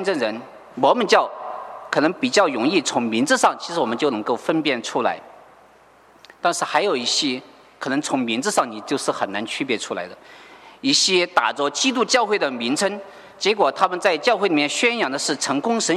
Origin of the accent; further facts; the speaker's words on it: China; 以色列人对葡萄的亲切就像我们中国人看见大熊猫一样哈